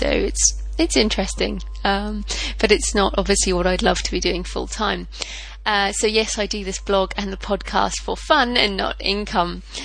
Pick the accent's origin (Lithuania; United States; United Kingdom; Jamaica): United Kingdom; And I guess being British, the rain helps me.